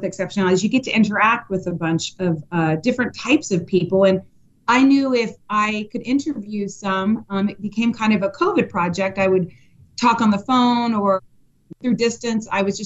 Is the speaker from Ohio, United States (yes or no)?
yes; Cincinnati, Ohio, United States; Our community, as you shared, I'm from Cincinnati, Ohio, and it's an amazing community.